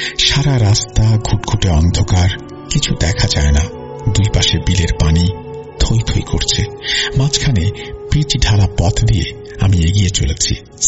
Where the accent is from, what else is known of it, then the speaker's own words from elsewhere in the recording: Chuadanga, Khulna Division, Bangladesh; আসলে আমাদের গ্রামের বাড়ি চুয়াডাঙ্গা হবার কারণে সব দিকেই ইন্ডিয়ার বর্ডার।